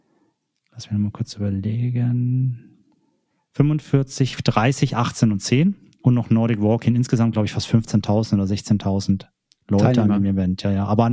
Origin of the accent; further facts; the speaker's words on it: Erlangen, Bavaria, Germany; Beziehungsweise in meiner Heimat in Erlangen in der Bergkirchweih